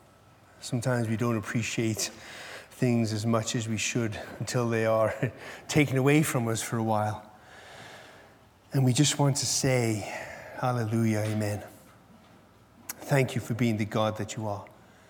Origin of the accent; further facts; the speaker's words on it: United Kingdom; well, you know, I'm British